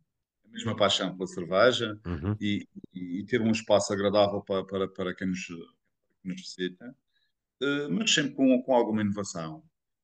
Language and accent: Portuguese; Madeira, Portugal; eu, como madeirense, fico um bocado cansado